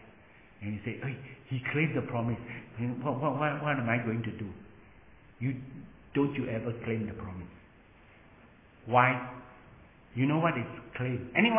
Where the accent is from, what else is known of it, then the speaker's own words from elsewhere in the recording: Singapore; I come from Singapore.